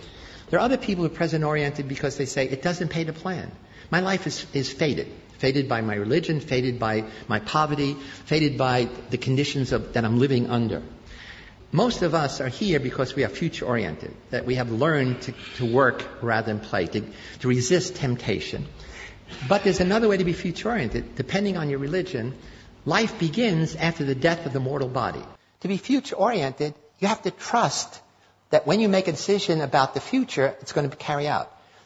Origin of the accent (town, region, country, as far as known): Sicily, Italy